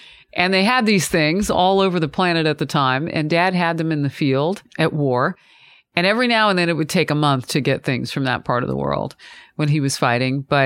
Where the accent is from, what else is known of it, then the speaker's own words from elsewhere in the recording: Atlanta, Georgia, United States; born there; On military bases, all over. I was born at Fort McPherson in Atlanta, Georgia.